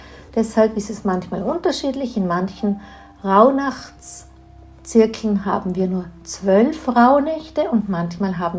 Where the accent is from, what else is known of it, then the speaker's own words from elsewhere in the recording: Tyrol, Austria; Hier bei uns in Tirol kennt man dieses Wort